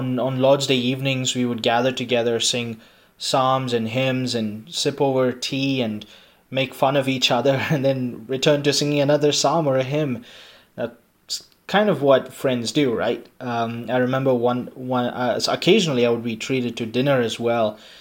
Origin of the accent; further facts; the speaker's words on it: Bangalore, Karnataka, India; Growing up in East Bangalore, I remember having friends to play with.